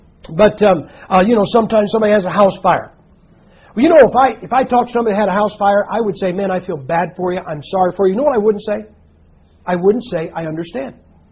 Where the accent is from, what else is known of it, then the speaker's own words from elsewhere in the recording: United States; Now, let me explain something, guys. I'm an American.